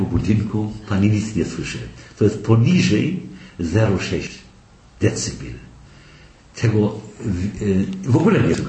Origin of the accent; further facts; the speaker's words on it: Gdańsk, Pomeranian Voivodeship, Poland; Polish is a second language; Jestem gdańszczaninem, urodzony w Gdańsku. Nauczyłem się języka polskiego od 45 do 57. Tak? I dlatego nie mam problemów z mową polską, tak? Aby nie tyle tej mowy używam jak niemiecki lub angielski, tak? Ale ja jestem gdańszczaninem